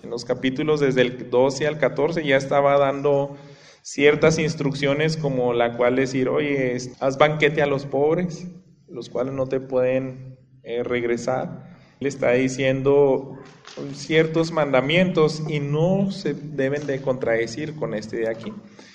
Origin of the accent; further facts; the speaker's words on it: Mexico; Nosotros como mexicanos, yo creo que en cualquier parte del mundo lo vemos en asambleas políticas.